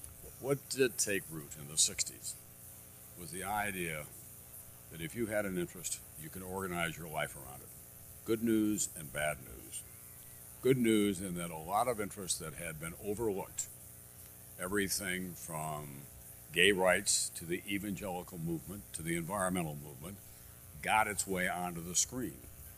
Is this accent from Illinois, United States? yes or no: no; South Dakota, United States; In 1972, man from my home state, George McGovern, ran on a strong anti-war platform.